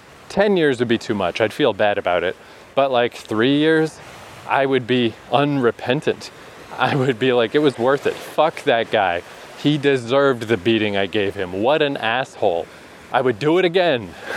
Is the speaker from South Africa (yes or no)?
no; Fredericton, New Brunswick, Canada; That being said, back in my hometown, in Fredericton, New Brunswick, there's Odell Park